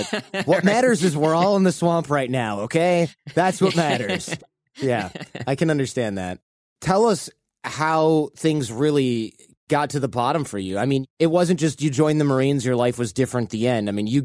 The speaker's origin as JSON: {"language": "English", "region": "Michigan", "country": "United States", "tie": "born or raised there", "said": "I grew up in Michigan, and sometimes in California, I'll go back to Michigan"}